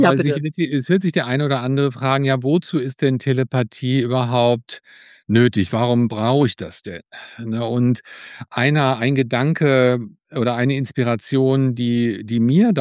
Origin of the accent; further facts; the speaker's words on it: United States; Ich sollte es besser können als Amerikaner.